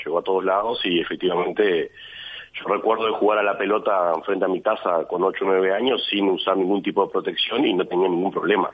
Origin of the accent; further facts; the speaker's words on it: Bella Unión, Artigas, Uruguay; born there; yo soy nacido en Bella Unión.